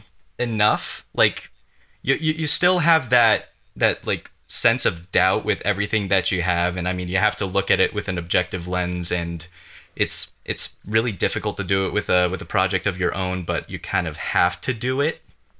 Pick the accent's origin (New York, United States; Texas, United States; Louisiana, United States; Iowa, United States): Iowa, United States; I'm based still out of Central Iowa, where my hometown is.